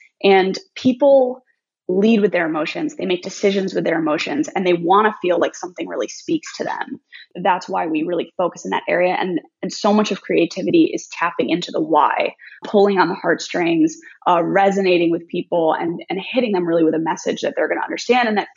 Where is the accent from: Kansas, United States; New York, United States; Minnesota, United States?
New York, United States; Syracuse; So I actually grew up in Syracuse, New York, and I went to Syracuse University for communications design.